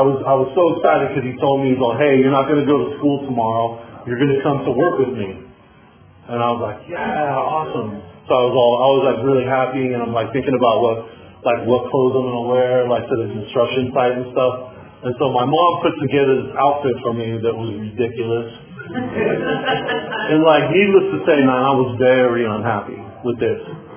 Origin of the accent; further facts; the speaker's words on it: Santa Barbara, California, United States; So like I said, I was born and raised in Santa Barbara.